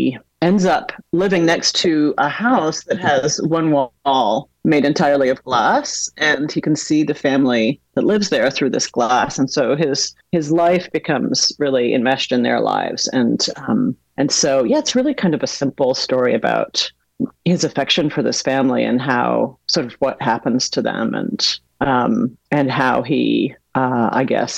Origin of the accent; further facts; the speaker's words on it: Canada; moved away as an adult; also born or lived in Boston, United States; now in United States; I grew up in Canada, though I was born in Boston, and I went to college down in the States, and I have been here basically ever since then.